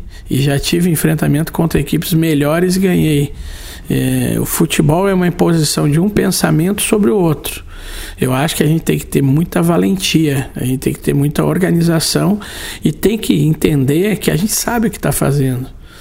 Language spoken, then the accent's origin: Portuguese; Rio Grande do Sul, Brazil; Eu sou gaúcho e acho que muitas vezes nós aqui do Sul